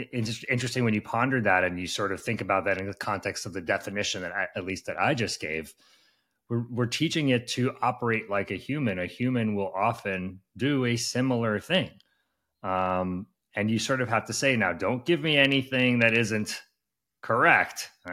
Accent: New York, United States; I'm from New York. We got to know who's coming into our city.

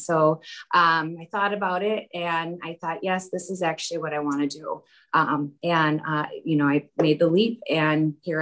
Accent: Midwest, United States; now in Las Vegas, United States; Originally I'm from the Midwest. I've been out in Vegas for the past maybe 10 years or so. I'm back in the Midwest quite a bit because I'm based there for Delta Airlines.

